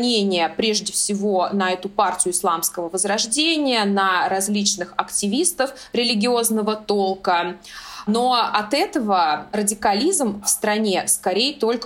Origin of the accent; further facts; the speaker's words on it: Uzbekistan; То есть я сама родом из Узбекистана